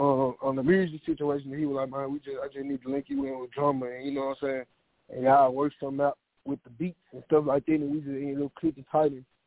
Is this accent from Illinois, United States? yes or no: no; Memphis, Tennessee, United States; And shit, I'm from Memphis, Tennessee.